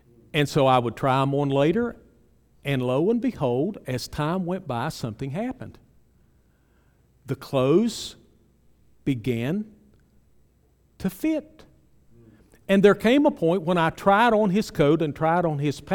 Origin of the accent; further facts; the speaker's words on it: West Virginia, United States; I don't use it as a negative term because I'm from West Virginia.